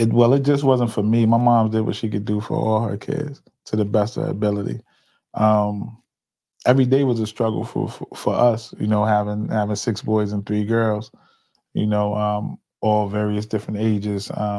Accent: New Haven, Connecticut, United States; I grew up here in the city of New Haven. I'm born and raised in New Haven. I grew up in the Hill section, Congress Avenue area.

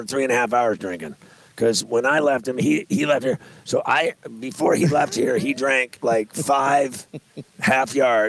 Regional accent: Pittsburgh, Pennsylvania, United States; I don't sound like I'm from Pittsburgh.

